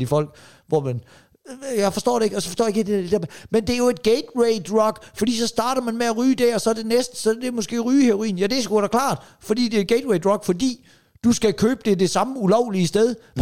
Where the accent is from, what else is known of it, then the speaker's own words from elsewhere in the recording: Give, Region of Southern Denmark, Denmark; Og det er jeg jo ikke vant til, hvor jeg kommer fra. Folk går sgu ikke at smide affald på gaden i Give. De er stolte over deres hjemby.